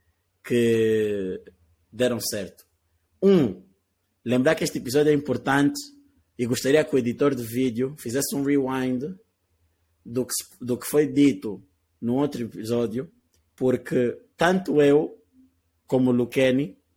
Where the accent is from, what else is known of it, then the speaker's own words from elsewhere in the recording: Angola; Mas como angolano e como adepto de basquete